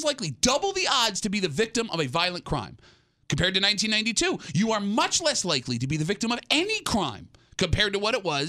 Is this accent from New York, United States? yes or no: yes; Rochester, New York, United States; What's funny about the old plate fights that we all witnessed growing up in Rochester is you never saw it on the news the next day.